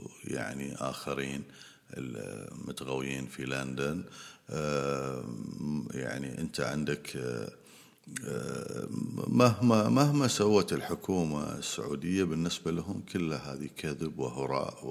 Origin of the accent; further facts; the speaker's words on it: Bahrain; السعودية بلدي الثاني. هاي يعني أنا يعني من البحرين